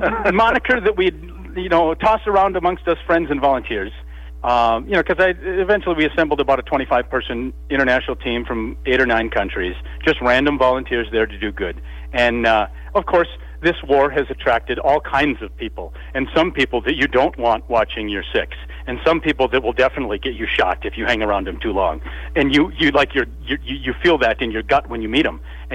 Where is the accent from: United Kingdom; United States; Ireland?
United States; so I'm an American military veteran